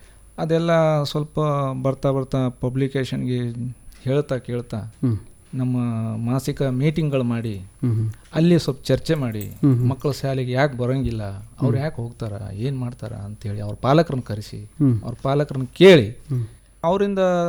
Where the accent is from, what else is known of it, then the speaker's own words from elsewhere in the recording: Rangapura, Karnataka, India; ನಮ್ಮದು ರಂಗಾಪುರ ಸರ್.